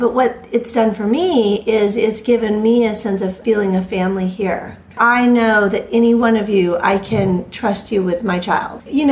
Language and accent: English; California, United States; now in Texas, United States; I guess I still kind of feel like I'm still from California.